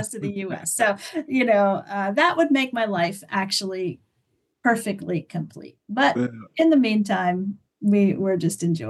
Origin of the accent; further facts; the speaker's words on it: Lebanon; also born or lived in Baghdad, Iraq; I was born in Baghdad, raised in Lebanon. So I have a deep love and appreciation for the region